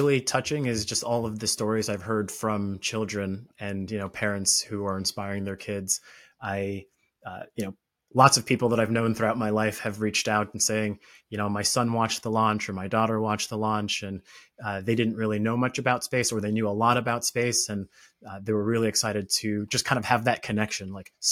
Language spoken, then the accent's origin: English; Orlando, Florida, United States; I grew up in Florida, Orlando, Florida. So, you know, shout out to O-Town.